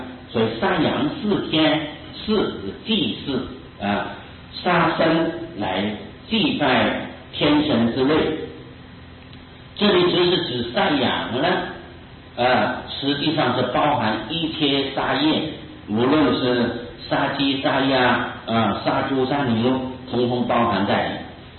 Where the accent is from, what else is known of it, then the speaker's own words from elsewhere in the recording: China; 惭愧在我们中国人的习惯里就称作羞耻